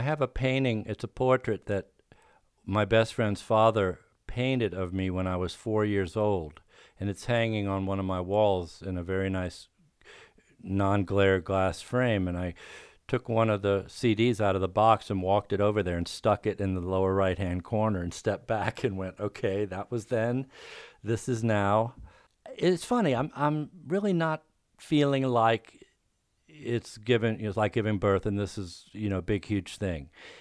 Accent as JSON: {"language": "English", "town": "Virginia Beach", "region": "Virginia", "country": "United States", "tie": "born or raised there", "lives_now": "Asheville, United States", "said": "even my hometown of Virginia Beach, Norfolk, Virginia Beach, Hampton Roads area."}